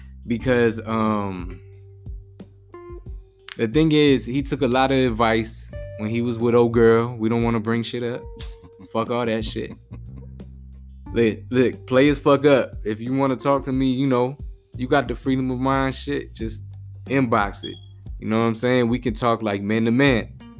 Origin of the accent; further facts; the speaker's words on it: New England, United States; Look, I'm from the East, I'm from North, I'm from New England, so I mean, all I know is East Coast